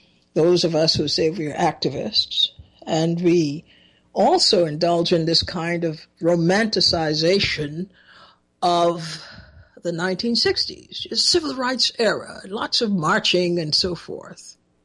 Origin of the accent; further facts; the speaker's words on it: Trinidad & Tobago; I'm very proud that we have something in common. We are both from Trinidad.